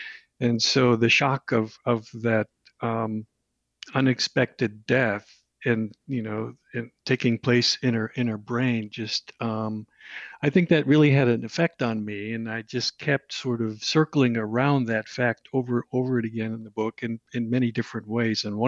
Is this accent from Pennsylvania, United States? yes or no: no; Buffalo, New York, United States; now in Arizona, United States; I've put my time in. I grew up in Buffalo, so I put my time in.